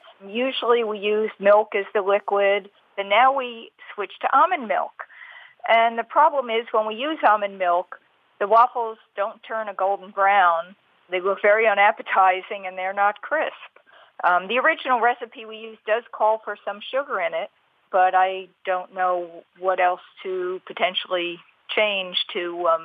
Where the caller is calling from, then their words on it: New Hampshire, United States; New Hampshire.